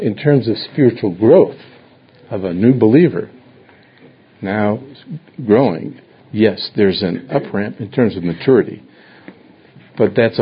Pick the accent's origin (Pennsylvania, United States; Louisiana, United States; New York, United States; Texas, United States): New York, United States; New York City; I'm from New York City, tenement house. An apartment is good enough for me. And I was raised in a tenement house lived there for 24 years.